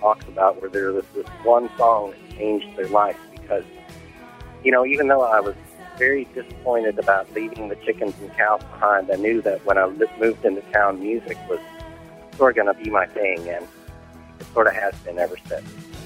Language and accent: English; Kentucky, United States; now in Carborough, United States; I'm calling from Carborough, North Carolina. You had asked for people to call in with their memories of the 70s and … I grew up on a farm in rural Kentucky and really liked it there.